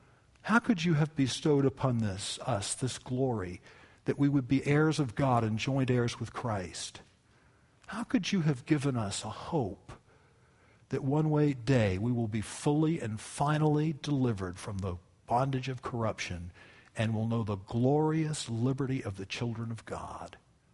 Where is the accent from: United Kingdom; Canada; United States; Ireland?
United States; But I am never going to apologize for being an American.